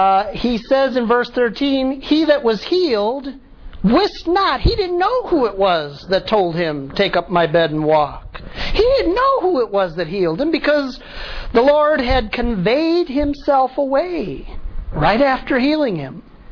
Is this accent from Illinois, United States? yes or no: yes; South Holland, Illinois, United States; I grew up near South Holland, by the way, and a lot of Dutch Reformed churches there.